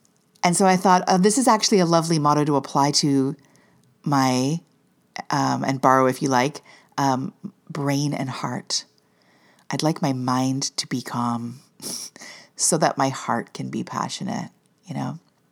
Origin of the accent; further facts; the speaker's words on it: Canada; like, am I like this? Like, not just as a Canadian, keep calm and be passionate.